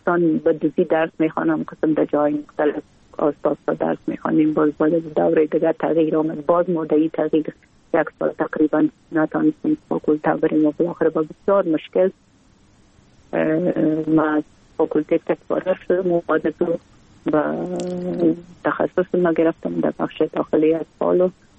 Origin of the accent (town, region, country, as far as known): Kabul, Afghanistan; born or raised there